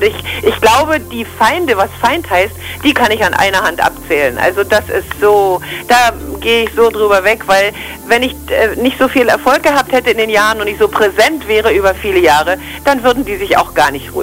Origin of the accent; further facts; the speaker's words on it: East Germany, Germany; Ich bin Ossi und bleibe Ossi, das ist gar nicht mein Ding